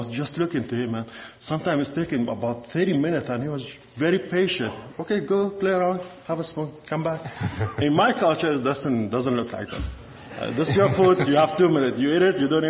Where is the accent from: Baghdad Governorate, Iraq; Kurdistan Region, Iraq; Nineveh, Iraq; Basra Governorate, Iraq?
Kurdistan Region, Iraq; I'm from North Iraq, Kurdistan. So I'm Kurdish.